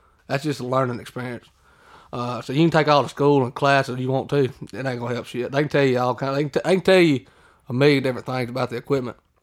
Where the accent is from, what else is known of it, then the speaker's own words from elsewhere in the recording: Mississippi, United States; Well, I'm from a lot of y'all know that I'm from Mississippi. All right. Nanawea. And I know y'all don't know what the hell that is or where it is. It's a little bitty town, about 200 people in it. But that's where I lived all my life.